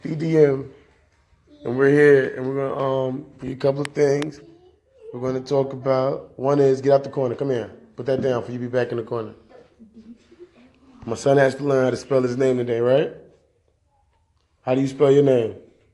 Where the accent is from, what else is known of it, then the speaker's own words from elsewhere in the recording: Queens, New York, United States; You know, I'm from Queens. So that's one of the reasons why I like him.